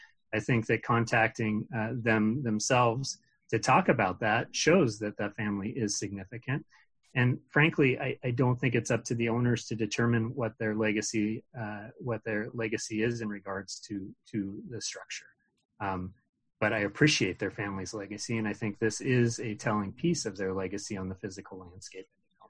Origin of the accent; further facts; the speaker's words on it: Tacoma, Washington, United States; I grew up in Tacoma. I grew up in this neighborhood.